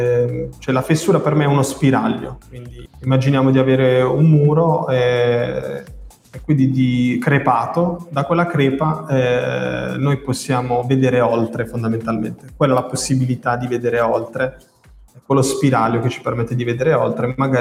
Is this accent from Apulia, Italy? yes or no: yes; Monopoli, Apulia, Italy; Io vivo a Monopoli, sono di Monopoli